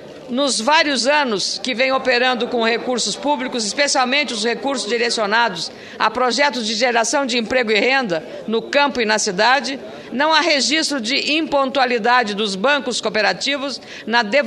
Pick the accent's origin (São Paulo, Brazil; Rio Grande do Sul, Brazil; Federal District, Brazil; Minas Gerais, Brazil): Rio Grande do Sul, Brazil; E como gaúcha, fico muito orgulhosa